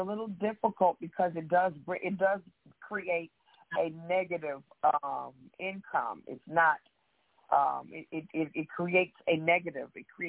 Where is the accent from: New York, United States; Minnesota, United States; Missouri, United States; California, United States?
Missouri, United States; St. Louis; also born or lived in Memphis, Tennessee; I am from St. Louis by way of Memphis, Tennessee.